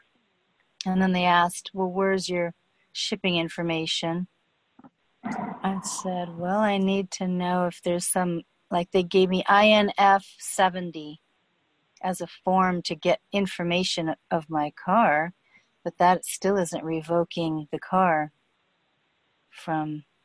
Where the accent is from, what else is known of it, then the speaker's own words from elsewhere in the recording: California, United States; Hey, I'm from California, and I'm in the states, the California Assembly.